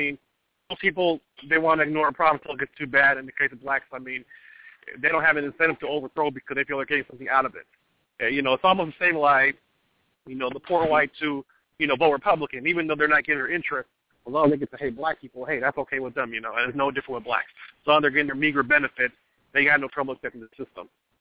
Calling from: Atlanta, Georgia, United States; I'm calling from the Atlanta area.

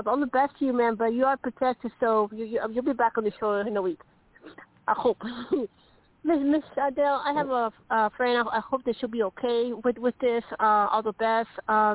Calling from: Colorado, United States; Colorado.

